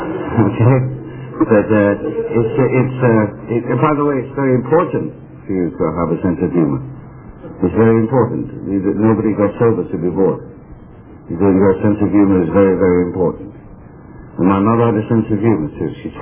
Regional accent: England, United Kingdom; moved away; you probably realize I'm not from Ohio. I'm from England. Yeah, I'm from England.

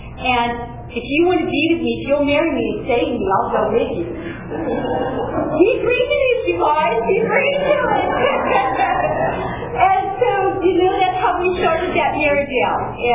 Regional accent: Springville, United States; I'm from Springville.

